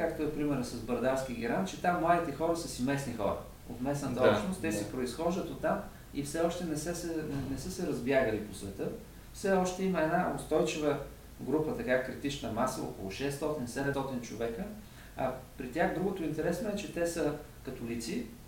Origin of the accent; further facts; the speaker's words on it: Plovdiv, Plovdiv Province, Bulgaria; Веднага се сещам за подобен пример в моя роден град Пловдив